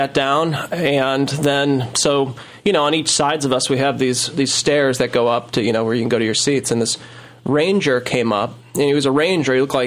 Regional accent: St. Louis, Missouri, United States; Yeah, so I'm from St. Louis, and I had season tickets, even though I lived up here for my first year up here.

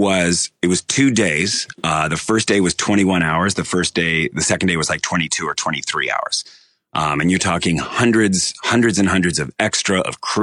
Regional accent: Toronto, Ontario, Canada; So I'm originally from Toronto

